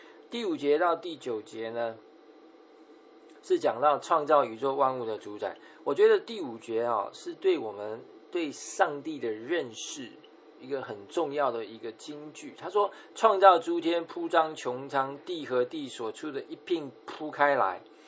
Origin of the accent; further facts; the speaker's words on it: China; 我们中国人